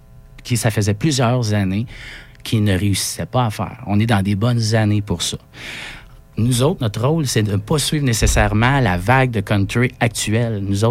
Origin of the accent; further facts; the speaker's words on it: Quebec, Canada; on vient de la Naudière